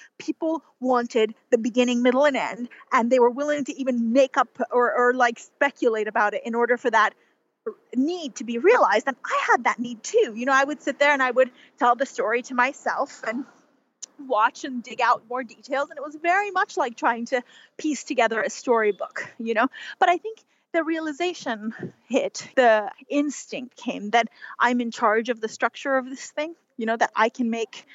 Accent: Iran; born or raised there

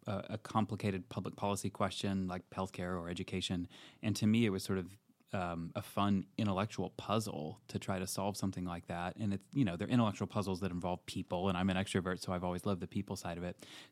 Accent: Portage, Michigan, United States; So I grew up in Portage, Michigan, which is just south of Kalamazoo.

